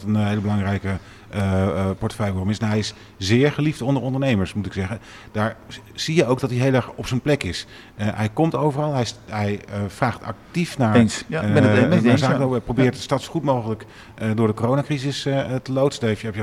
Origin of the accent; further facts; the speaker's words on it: Utrecht, Netherlands; En dat wij als Utrechters besluiten om ons afval naast een volle container te pleuren.